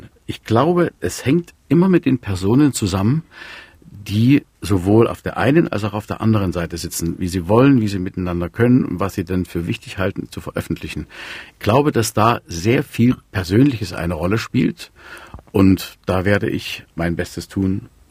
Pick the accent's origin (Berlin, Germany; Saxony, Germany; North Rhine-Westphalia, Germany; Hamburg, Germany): Saxony, Germany; Schwarzenberg; Wir sind ja beide aus Schwarzenberg